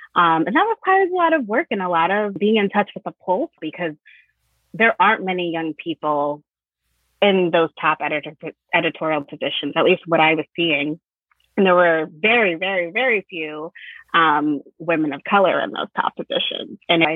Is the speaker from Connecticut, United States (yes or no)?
yes; Connecticut, United States; I grew up in Connecticut, like my protagonist.